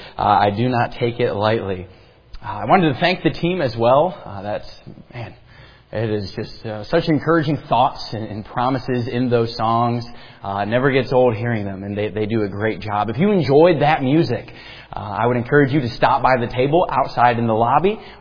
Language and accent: English; Cleveland, Ohio, United States; Originally, I'm from Cleveland, Ohio.